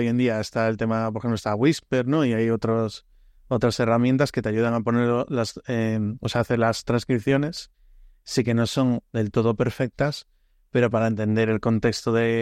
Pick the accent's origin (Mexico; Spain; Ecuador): Spain; más nos cuesta somos los españoles, justo.